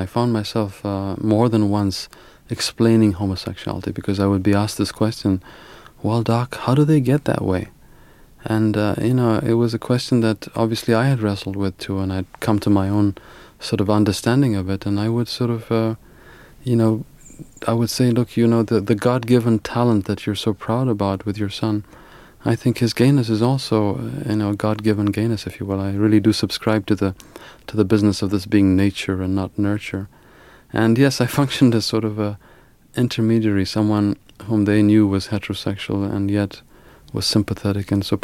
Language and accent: English; Ethiopia; moved away as an adult; my brother and I were born in Ethiopia and grew up there.